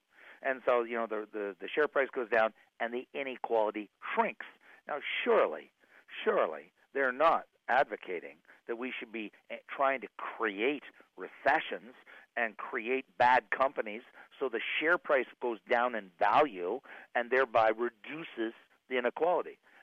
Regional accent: Ottawa, Ontario, Canada; I'm not from Toronto, by the way. I'm from Ottawa.

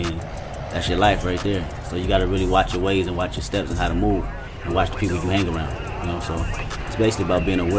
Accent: Compton, California, United States; Growing up in Compton, it's real unpredictable, period.

